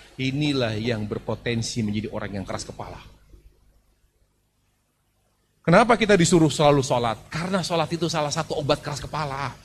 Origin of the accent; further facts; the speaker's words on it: Jakarta, Indonesia; Ya, kita orang Jakarta biasa begitu.